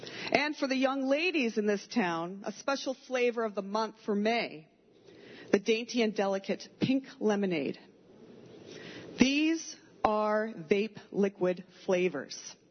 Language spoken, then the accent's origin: English; Homer, New York, United States; I'm from Homer.